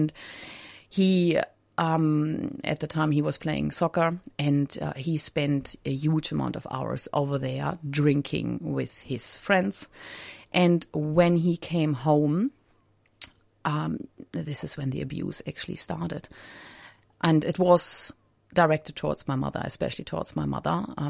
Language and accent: English; Germany; I grew up in Germany